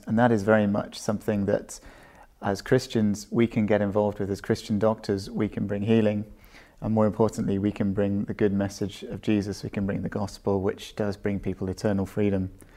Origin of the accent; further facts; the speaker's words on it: Wales, United Kingdom; I'm a doctor from South Wales, currently studying the Diploma of Tropical Medicine and Hygiene in Liverpool